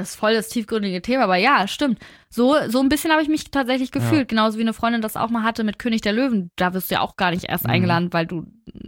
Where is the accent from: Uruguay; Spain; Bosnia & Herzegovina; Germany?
Spain; Ich als Spanierin.